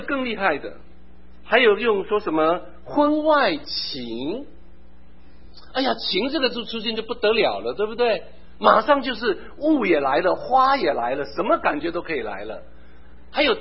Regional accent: Taiwan; 我小时候在台湾生长

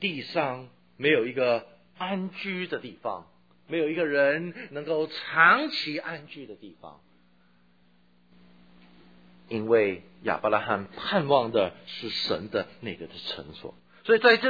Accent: Hong Kong; moved away; 最近的这几年我都每一年会去一次香港啊，我发现在那个地方，我在那边长大，我发现那个地方好像很有一种的亲切感。但是你要问我要那个地方是不是我的家乡，我心里面还是不觉得，可能离开香港太久了啊

